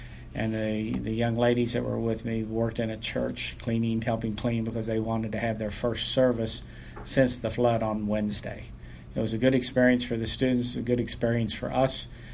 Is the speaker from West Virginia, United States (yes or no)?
yes; White Sulphur Springs, West Virginia, United States; Well, White Sulphur Springs is my hometown, and knowing some of the folks that are still there, I felt that I wanted to help them out if they were involved in the disaster area.